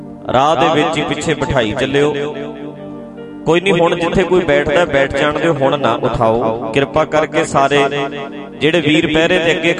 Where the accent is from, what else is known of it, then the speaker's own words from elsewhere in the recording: Dhadrian, Punjab, India; ਮੈਂ ਢੱਡਰੀਆਂ, ਮੇਰਾ ਪਿੰਡ ਨੇੜੇ ਹੀ ਹੈ ਤੁਹਾਡੇ, ਬਾਹਲਾ ਦੂਰ ਤੇ ਹੈ, ਨਿੱਕੇ ਹੁੰਦਿਆਂ ਵੇਖਿਆ ਹੀ ਹੈ